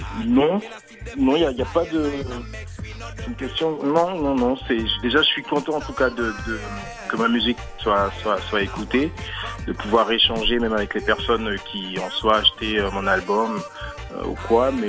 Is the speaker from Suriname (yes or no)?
yes; Suriname; also born or lived in French Guiana; moi je suis né en Guyane et je suis originaire du Suriname, en Amérique du Sud, juste à côté du Brésil.